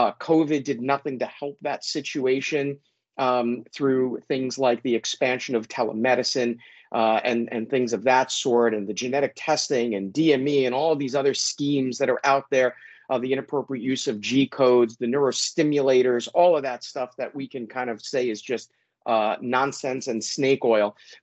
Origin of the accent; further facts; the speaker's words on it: New York, United States; I'm pronouncing it McFowell because I'm a New Yorker and this is how we do it.